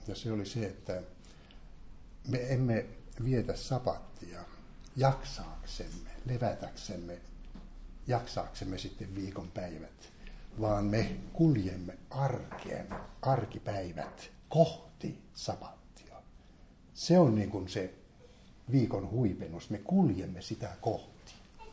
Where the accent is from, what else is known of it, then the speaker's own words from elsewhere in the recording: Tampere, Pirkanmaa, Finland; me tulimme sieltä Toivonlinnasta joululomalle tamperelaiset